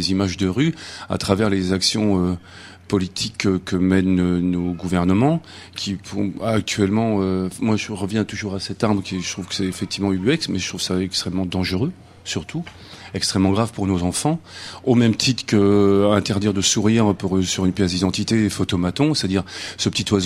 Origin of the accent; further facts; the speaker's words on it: Nantes, Pays de la Loire, France; à Nantes, puisqu'on est de Nantes